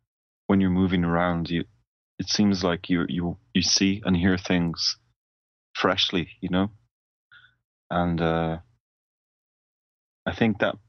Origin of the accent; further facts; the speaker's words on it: Malta; born there; also born or lived in West Africa; I was born in Malta, and my mother is Maltese, and my father, he's from Galway City.